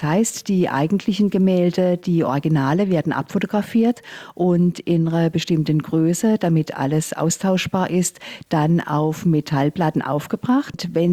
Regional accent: Baden-Württemberg, Germany; Und zwar bin ich hier in der Gegend aufgewachsen und Sasbachwalden war immer wieder so ein Anlaufpunkt für mich

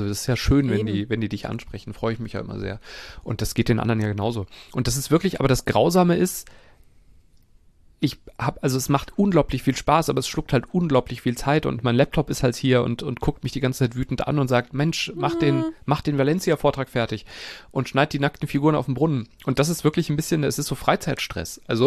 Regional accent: Langen, Hesse, Germany; Ich muss mal kurz meine alte Heimatstadt Langen rügen.

